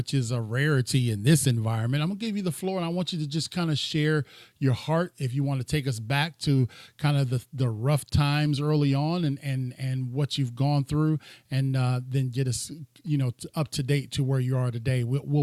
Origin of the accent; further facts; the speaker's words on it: Ohio, United States; She's in my home state, Ohio.